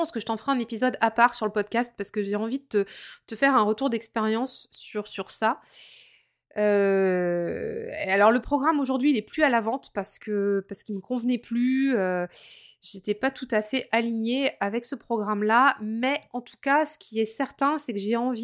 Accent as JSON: {"language": "French", "region": "Brittany", "country": "France", "said": "On est beaucoup de Bretons, ouais, les Bretons en force."}